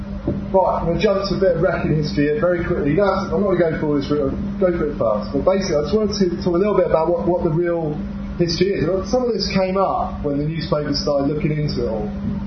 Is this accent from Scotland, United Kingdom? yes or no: no; East of England, United Kingdom; Well, I haven't got a white van, but I'm from Essex